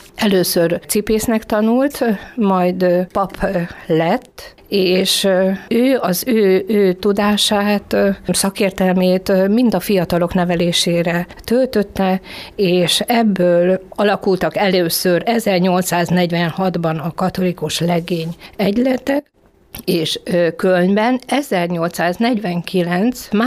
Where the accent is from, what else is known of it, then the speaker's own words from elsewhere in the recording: Harkakötöny, Bács-Kiskun, Hungary; now in Kiskunhalas, Hungary; Én Harkakötönyből származom, és a családom is harkakötönyiek, és a vallásos családból kerültem Kiskunhalasra